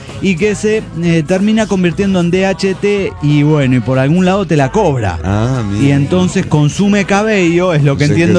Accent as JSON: {"language": "Spanish", "region": "San José", "country": "Costa Rica", "said": "Hola, ¿cómo están, amigos? … de San José de Costa Rica."}